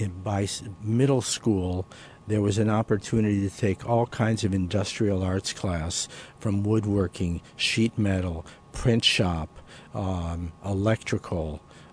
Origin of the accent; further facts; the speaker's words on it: Detroit, Michigan, United States; When I was growing up in Detroit, I lived in two different houses. They were two family houses.